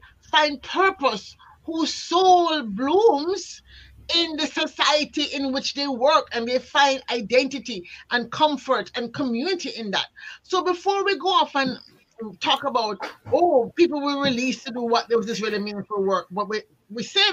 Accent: Jamaica; I'm from Ireland, I'm from Jamaica. And I realized that, my God, most Jamaicans don't care about the sea

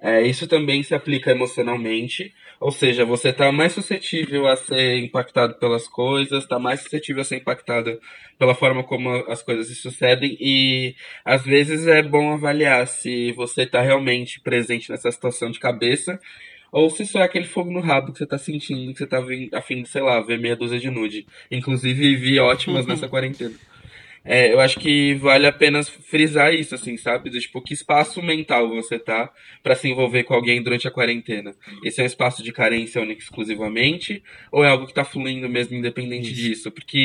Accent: Rio de Janeiro, Brazil; now in São Paulo, Brazil; tenho 31 anos, assistente social, sou natural do Rio de Janeiro, moro há 5 meses de SP

